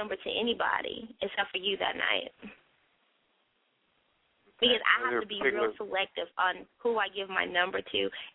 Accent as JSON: {"language": "English", "region": "the South", "country": "United States", "said": "because I'm from the South, so I give you some of that Southern hospitality lemonade and sweet tea."}